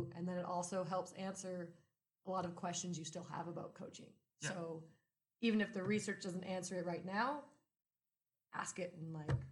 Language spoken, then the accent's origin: English; Hamilton, Ontario, Canada; So I'm from Hamilton, Ontario.